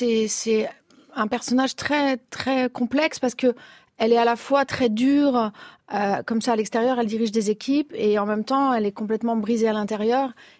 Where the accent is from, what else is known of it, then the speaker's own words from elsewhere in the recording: France; Moi, je suis française